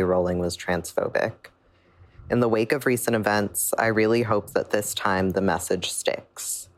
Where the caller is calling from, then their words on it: New York, United States; I'm calling from New York.